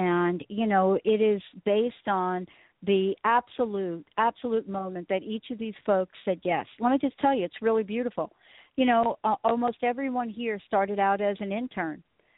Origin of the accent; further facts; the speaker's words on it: Bronx, New York, United States; I'm like I'm a girl from the Bronx. I was born in the Bronx. That's where I come from.